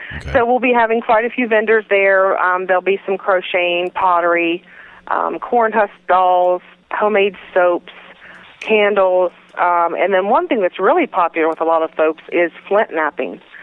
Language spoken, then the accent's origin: English; Ohio, United States; I was born and raised in Vinton County. I actually grew up 1 mile from Lake Hope State Park